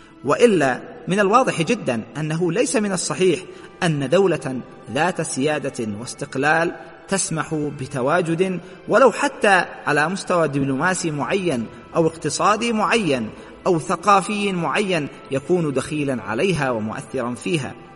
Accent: Yemen; بلدنا اليمن الحبيب، بلد الإيمان والحكمة.

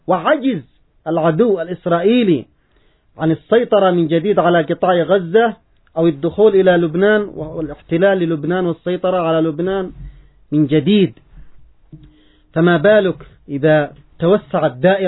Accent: Yemen

